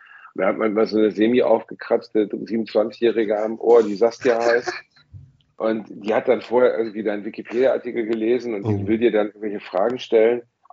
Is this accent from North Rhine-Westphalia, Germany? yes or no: yes; Gelsenkirchen, North Rhine-Westphalia, Germany; born there; Aber klar, wenn man aus Gelsenkirchen geht. Ich bin in Schalke geboren.